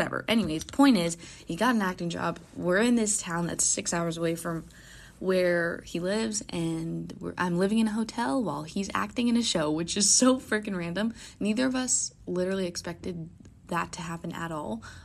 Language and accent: English; Florida, United States; you know that I'm from Florida, and Florida is obviously very hot.